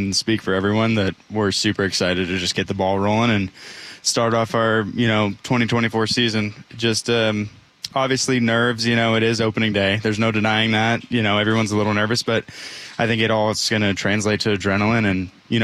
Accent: California, United States; now in Seattle, United States; I'm a West Coast guy. I grew up in California.

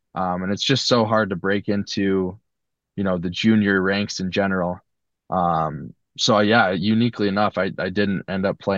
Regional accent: Salt Lake City, Utah, United States; also born or lived in El Paso, United States / New Mexico, United States; Yeah, I did. Yeah, I was born in El Paso, Texas. My dad was doing hockey there. And we moved around a little bit. I lived in New Mexico, but in 2010, we were in Salt Lake City for good.

